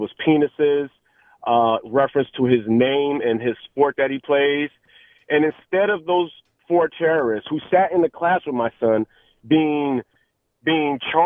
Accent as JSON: {"language": "English", "town": "Oakland", "region": "California", "country": "United States", "tie": "born or raised there", "said": "I am a black man here in the Bay Area. I was raised in Oakland."}